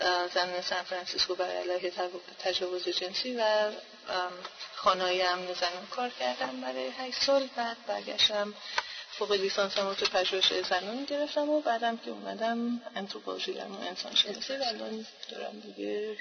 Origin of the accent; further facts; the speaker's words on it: Iran; moved away as an adult; now in California, United States; 17 ساله از ایران اومدم بیرون، تو کالیفرنیا زندگی میکنم، تمام 17 سالم کالیفرنیا بودم.